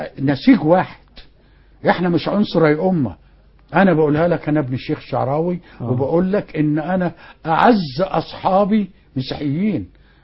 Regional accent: Tanta, Gharbia, Egypt; احنا برضو لما جينا من طنطا قعدنا عند الخواجة حليم لغايه ما بنينا البيت بتاعنا

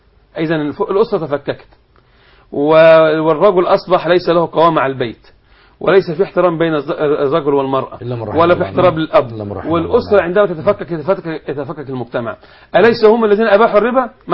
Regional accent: Egypt; طب هل ينفع في الدنيا يعني التعليم عندنا في مصر يخرج فعلا اجيالا تقيم بلدا متحضره قويه متمدنه

